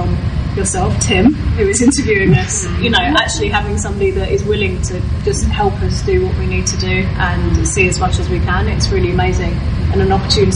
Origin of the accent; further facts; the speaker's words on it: England, United Kingdom; And it's hard, as an English person, to understand what a culture is without experiencing that firsthand.